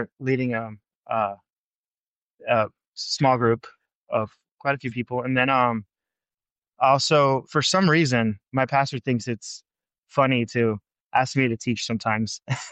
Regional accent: Whittier, California, United States; I'm originally from there, but like I'm never like in the area that I grew up in. So because I grew up in Whittier.

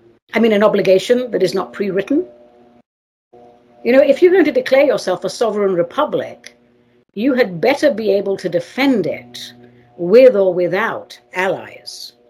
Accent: England, United Kingdom; now in United States; my race ancestry is Armenian. I grew up in England, obviously. I'm an American citizen now, blah, blah, blah. But I grew up in a family of Armenians from the island of Cyprus, where they speak Greek and where they also speak Turkish.

